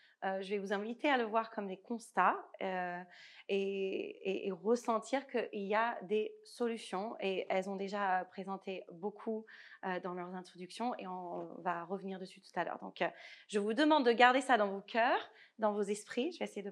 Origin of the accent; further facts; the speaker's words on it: Omaha, Nebraska, United States; French is a second language; J'ai grandi donc, dans le Omaha, Nebraska, qui, si vous fermez les yeux et vous pointez sur une carte des États-Unis